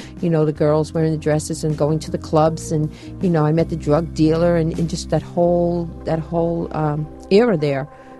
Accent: Long Island, New York, United States; In my house, I grew up in Long Island, and both my parents are very loving and very protective, and I'm number 5 out of 7, and, very Hispanic family

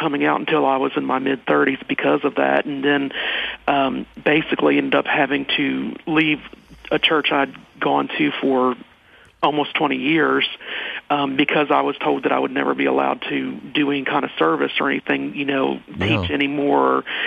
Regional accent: Northeast, United States; now in Nashville, United States; I now live in Nashville, Tennessee, but I was raised in the Northeast.

